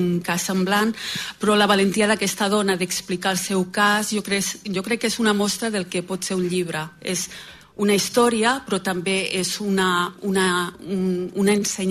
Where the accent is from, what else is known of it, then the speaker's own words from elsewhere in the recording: Granollers, Catalonia, Spain; born there; now in Sant Antoni, Spain; Jo sóc nascuda a Granollers, fa que visc a Sant Antoni 15 anys.